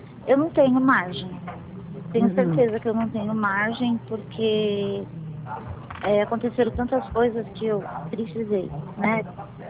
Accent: São Paulo, Brazil; Eu sou de São Paulo.

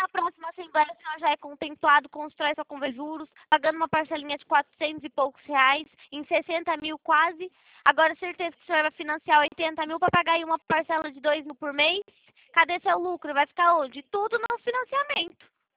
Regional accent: Itatiba, São Paulo, Brazil; Eu sou de Itatiba

